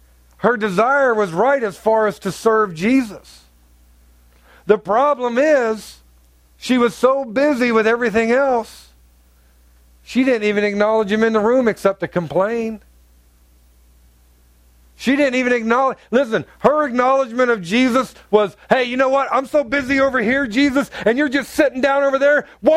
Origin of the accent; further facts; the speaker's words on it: Ohio, United States; This is when I lived in North Carolina. She lived in Ohio. We're originally from Ohio